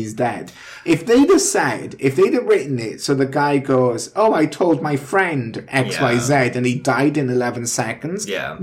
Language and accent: English; United Kingdom; now in Canada; I'm British